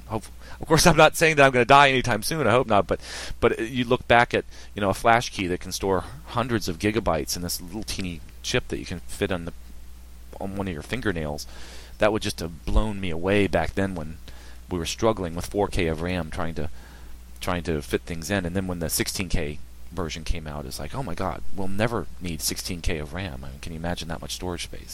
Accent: Richmond, Virginia, United States; I'm from Richmond. I'm not from Hampton Roads originally.

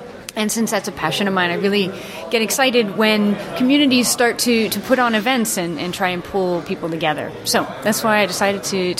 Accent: United States; now in Denmark; I'm an American, but I live in Denmark.

